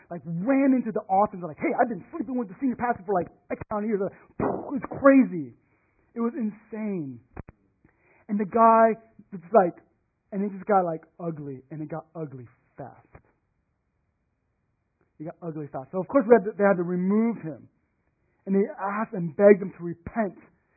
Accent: Houston, Texas, United States; I grew up in Houston. And I went to one of the major Chinese churches in Houston.

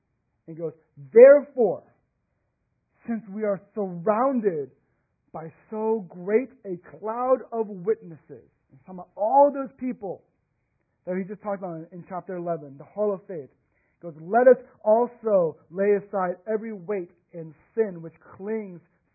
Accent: Houston, Texas, United States; I'm from Houston, but he's left-handed.

